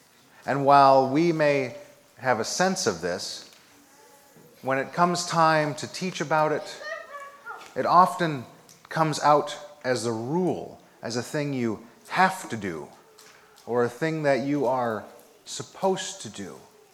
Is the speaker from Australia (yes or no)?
no; Watrous, Saskatchewan, Canada; The first church I grew up in was in Watrous, Saskatchewan. Watrous is about 2,000 miles north of here and just a little to the west.